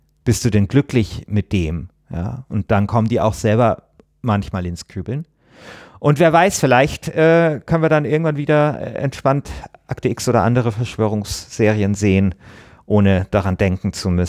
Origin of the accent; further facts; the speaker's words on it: Bavaria, Germany; Ich komme ja aus Bayern.